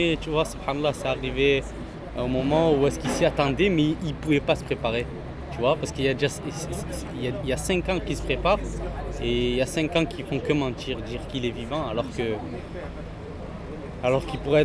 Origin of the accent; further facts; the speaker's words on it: Morocco; Je suis marocain, je suis pas d'origine marocaine, parce que je suis marocain parce que j'ai mon passeport aussi marocain.